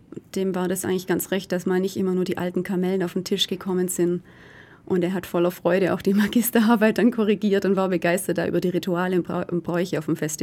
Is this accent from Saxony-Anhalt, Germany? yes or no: no; Baden-Württemberg, Germany; Ich komme ja aus dem Ostabkreis, wie ich schon gesagt habe